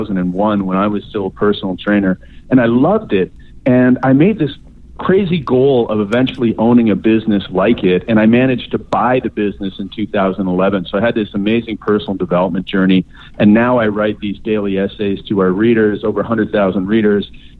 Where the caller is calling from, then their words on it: Ontario, Canada; I'm near Toronto, Canada, actually.